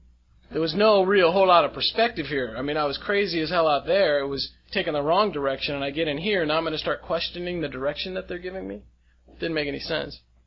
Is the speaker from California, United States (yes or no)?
yes; California, United States; So I bring some of what California has to offer from Mendocino County